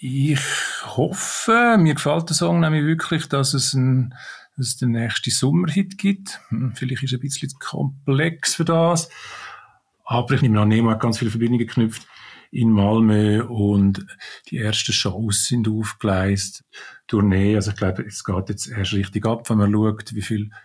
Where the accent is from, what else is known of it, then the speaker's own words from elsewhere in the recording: Zurich, Switzerland; Als Zürcher plädiere ich natürlich auf Zürich.